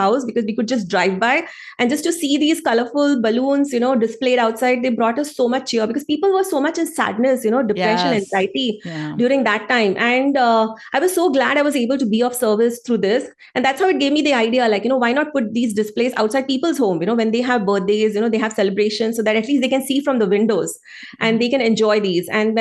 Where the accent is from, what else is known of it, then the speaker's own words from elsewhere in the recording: India; because when you're growing up in India at that time, you know, you couldn't speak openly about it.